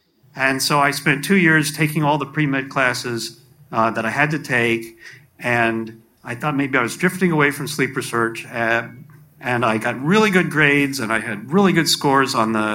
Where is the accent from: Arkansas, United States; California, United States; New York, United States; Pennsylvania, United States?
New York, United States; New York City; in the apartment building that I was growing up in New York City.